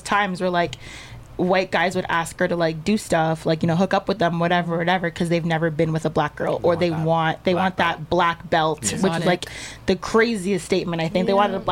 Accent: Nova Scotia, Canada; I'm actually not Jamaican. Yeah, at all. I'm Canadian, full Nova Canadian. Scotia.

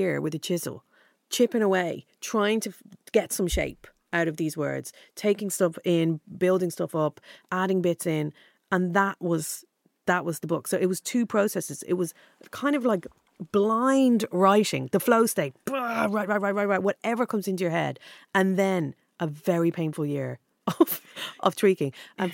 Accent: Dublin, Leinster, Ireland; moved away; Dundrum, South Dublin.

